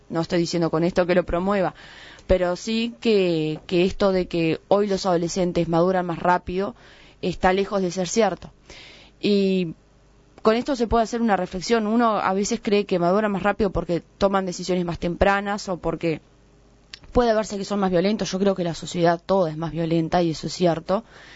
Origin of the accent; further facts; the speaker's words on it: Uruguay; hay temas que son transversales y que nos preocupan a todos como uruguayos